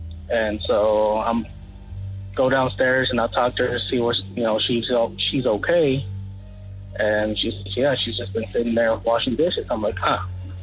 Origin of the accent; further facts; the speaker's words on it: Dallas, Texas, United States; I'm from Dallas, Texas.